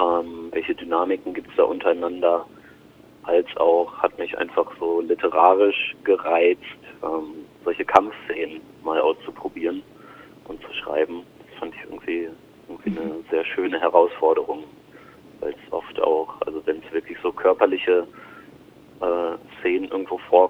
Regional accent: Lower Saxony, Germany; born there; now in Leipzig, Germany; Ja, also ich bin 1986 geboren bei Hannover, habe kreatives Schreiben und dann im Anschluss den Master Literarisches Schreiben in Hildesheim studiert, lebe in Leipzig.

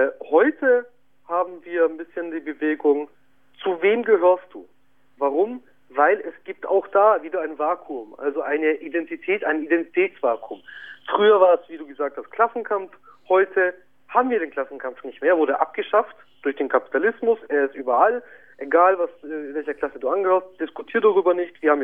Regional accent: Nuremberg, Bavaria, Germany; Ich fühle mich als Franke mehr als Bayer. Genau dasselbe. Ich bin in Nürnberg geboren, aufgewachsen, also bin ich Franke. Ich bin kein Bayer.

